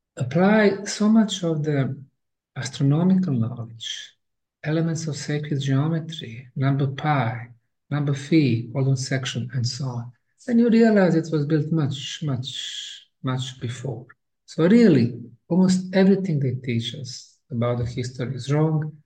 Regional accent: Bosnia & Herzegovina; also born or lived in Houston, United States; And then I came to my home country of Bosnia. Before that, I was spending like 25 years in Houston, Texas.

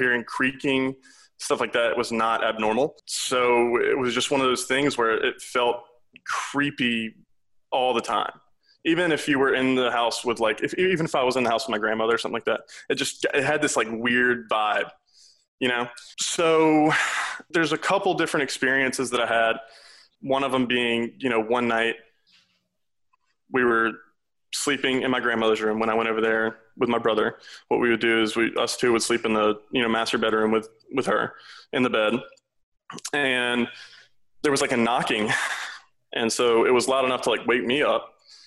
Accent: Louisiana, United States; I'm originally from South Louisiana.

